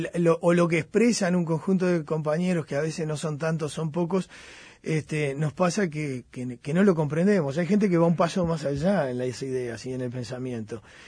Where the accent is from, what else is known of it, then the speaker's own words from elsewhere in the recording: Montevideo, Uruguay; Yo soy de La Teja, amigos, gente, mi padre fue siempre un sindicalista de la carne